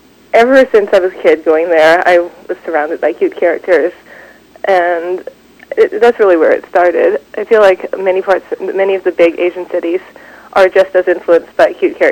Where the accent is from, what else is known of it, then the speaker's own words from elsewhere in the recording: Vancouver, British Columbia, Canada; I also spend a lot of time in Vancouver, where I grew up, and I'm also in New York quite often.